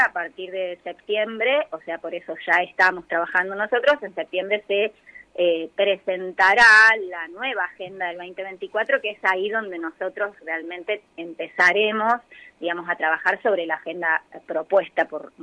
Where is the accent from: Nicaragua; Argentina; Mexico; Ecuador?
Argentina; Córdoba; yo soy de Córdoba, entonces, ajá, te imaginarás lo que significa, claro, para mí comenzar la dirección el 1 de agosto y el 14 irme a mis pagos